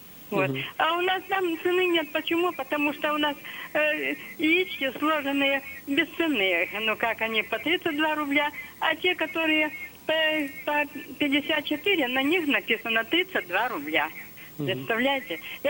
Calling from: Yekaterinburg, Sverdlovsk Oblast, Russia; из Екатеринбурга.

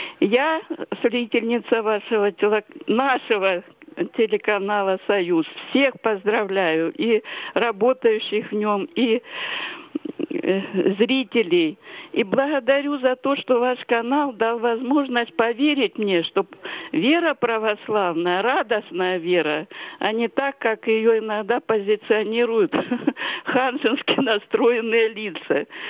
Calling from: Pyatigorsk, Stavropol Krai, Russia; Я звоню вам из Пятигорска. Это самый южный просто предел нашей России. И здесь у нас постоянная весна зимой.

